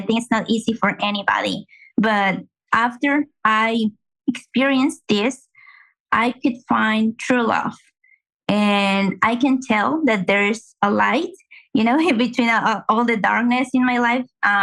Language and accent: English; Mexico; now in Dallas, United States; I'm from Mexico and currently I'm living in Dallas.